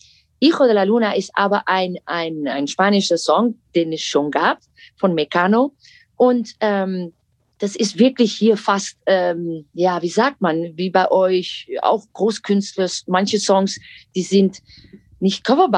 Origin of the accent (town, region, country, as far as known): Netherlands; German is a second language